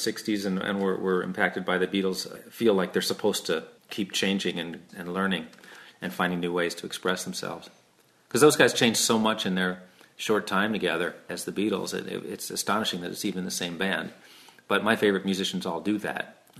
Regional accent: New York City, New York, United States; it was just growing up in New York City, me and my older brother Louis.

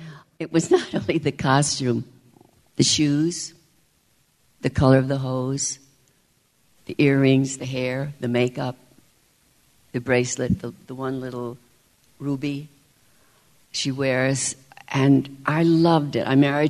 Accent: Albany, New York, United States; My mom and dad really loved movies. And I grew up in Albany, New York.

